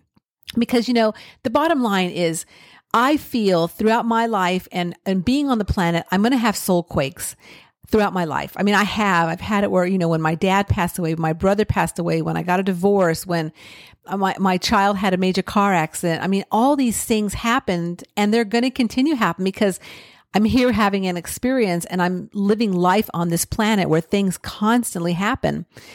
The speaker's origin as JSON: {"language": "English", "region": "California", "country": "United States", "tie": "born or raised there", "said": "So for myself, I grew up in California"}